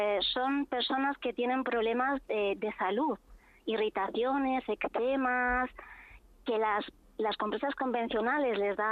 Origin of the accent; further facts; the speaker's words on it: Getafe, Community of Madrid, Spain; yo soy realmente soy de Getafe, pero hace años